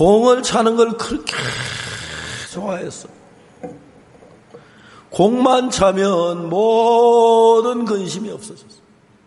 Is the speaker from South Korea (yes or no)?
yes; Hapcheon, South Gyeongsang, South Korea; 고향이 내려왔는데 고향이 경남 합천군 봉산면 반포리 가는 산골짝에 왔어요.